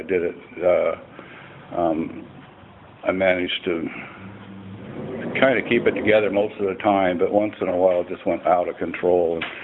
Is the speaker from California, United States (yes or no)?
yes; Duarte, California, United States; born there; I was born in Duarte, California, which is a really nice place till now when it's smogged out and a big mess.